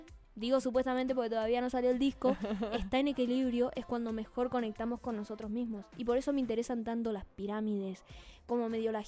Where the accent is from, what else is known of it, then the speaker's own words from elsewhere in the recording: Rosario, Santa Fe, Argentina; now in Buenos Aires, Argentina; yo de chica, a mí me hicieron de un equipo de News All Boys de Rosario, que es de donde soy. Pero la verdad es que cuando llegué a Buenos Aires a vivir